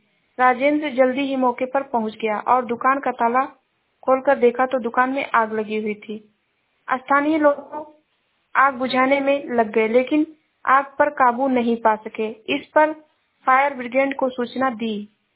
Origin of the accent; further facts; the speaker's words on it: Uttar Pradesh, India; मैं जिला श्रावस्ती से हूँ।